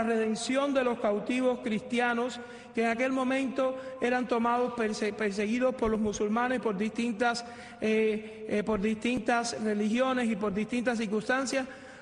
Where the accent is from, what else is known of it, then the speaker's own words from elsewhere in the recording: Villa Clara, Cuba; yo soy de Las Villas